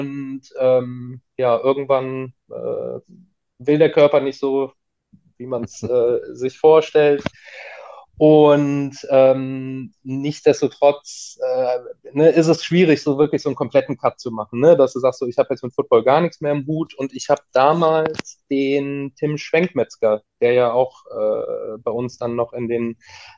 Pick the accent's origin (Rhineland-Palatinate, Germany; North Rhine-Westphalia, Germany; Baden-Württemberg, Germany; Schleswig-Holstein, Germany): North Rhine-Westphalia, Germany; Cologne; now in Düsseldorf, Germany; Ich arbeite mittlerweile in Mönchengladbach, also ich habe, glaube ich, alles falsch gemacht, was man als Kölner